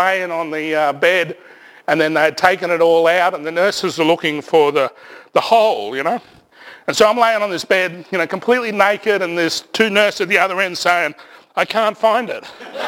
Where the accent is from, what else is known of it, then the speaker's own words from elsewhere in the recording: Brisbane, Queensland, Australia; also born or lived in Traveston; And then we moved from Traveston, that little country place, back down to Brisbane and back to my grandmother's place. And we had several families living in this house in the suburbs of Brisbane, Holland Park, in a housing commission area.